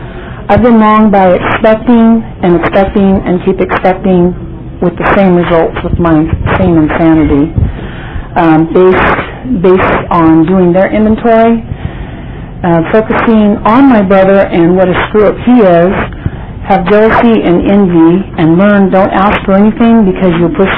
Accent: Fresno, California, United States; And in my town, I'm from Fresno, there is a extensive amount of homeless

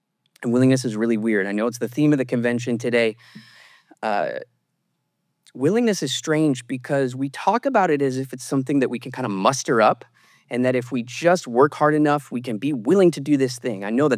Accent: Illinois, United States; I grew up outside Chicago. I was born in 1977 to two loving parents.

